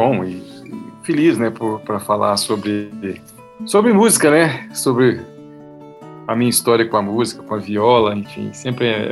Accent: Campina Verde, Minas Gerais, Brazil; now in Brasília, Brazil; Eu sou dos Gerais. Mas eu quero dizer para você que Campina Verde, esse interior, nunca saiu de mim, né? Eu sou um caipira sempre

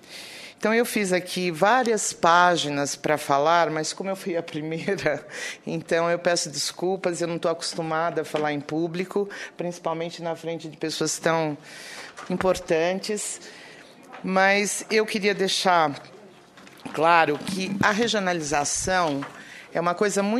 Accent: São Paulo, Brazil; eu sou de São Paulo, nós temos 2.000 produtoras em São Paulo

